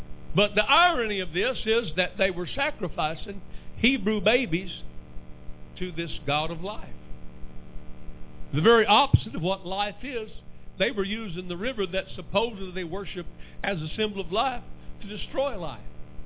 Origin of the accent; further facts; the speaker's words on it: Texas, United States; I grew up in West Texas close to Monahans. Monahans has a state park. It's called Sand Hill State Park.